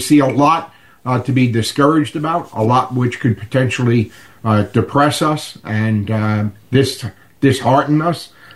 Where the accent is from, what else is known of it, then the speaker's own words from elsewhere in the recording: New York City, New York, United States; now in New Rochelle, United States; actually live in New Rochelle, which is just over the border from the Bronx. It's adjacent to the Bronx. But I grew up in New York City, and I pastor in New York City.